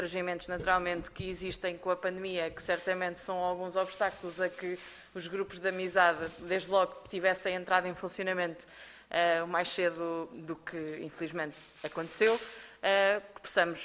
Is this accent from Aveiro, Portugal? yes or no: no; Marinha Grande, Leiria, Portugal; Sou eleita pelo Círculo de Leiria, sou natural da Marinha Grande